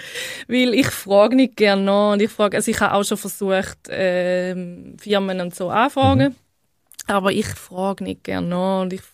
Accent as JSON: {"language": "German", "country": "Switzerland"}